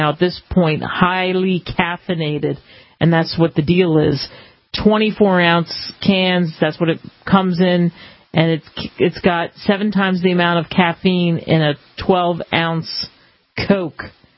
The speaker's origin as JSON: {"language": "English", "region": "East Coast", "country": "United States", "tie": "born or raised there", "said": "Growing up in the East Coast, I know what it's like to, all too well, to go through those situations"}